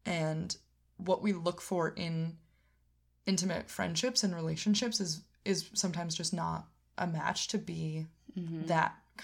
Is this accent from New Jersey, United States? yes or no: no; Massachusetts, United States; growing up in Western Mass